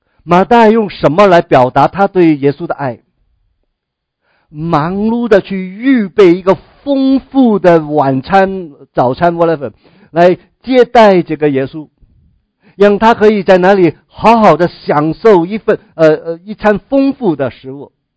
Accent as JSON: {"language": "Chinese", "country": "China", "said": "这是爱的表现，也是我们中国人最明白的啊。"}